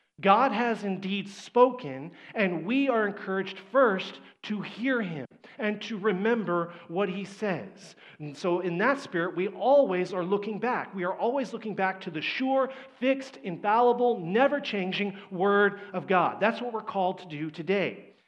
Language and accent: English; Texas, United States; Now, you guys know I'm from Texas.